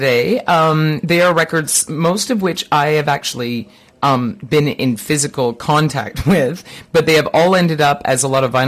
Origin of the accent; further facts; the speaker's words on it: Ottawa, Ontario, Canada; I'm from Ottawa, but I know nothing.